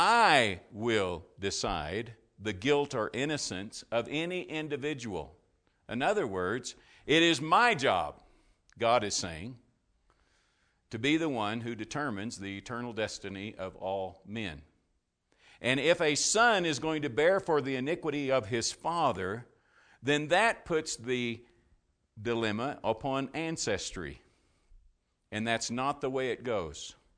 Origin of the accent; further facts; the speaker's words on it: Portales, New Mexico, United States; I was born in Portales, so that's kind of my home stomping grounds.